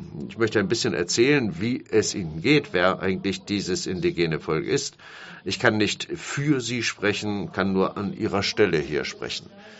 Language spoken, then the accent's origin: German; Pará, Brazil; now in Belém, Brazil; Ich bin selbst am Rio Tapajós geboren. Meine Eltern sind dort einfache Kleinbauer